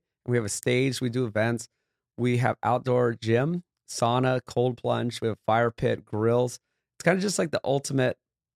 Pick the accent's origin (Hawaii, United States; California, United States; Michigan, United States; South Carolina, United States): Hawaii, United States; And I actually teamed up with my good friend I grew up with in Hawaii, who's a filmmaker and producer